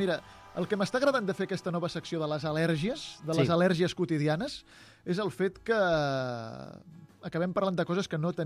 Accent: Barcelona, Catalonia, Spain; jo sóc barceloní de tota la vida

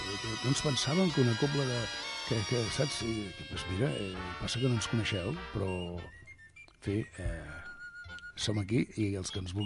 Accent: Barcelona, Catalonia, Spain; born there; now in Garriguella, Spain; soc nascut a Barcelona, però visco a Garriguella

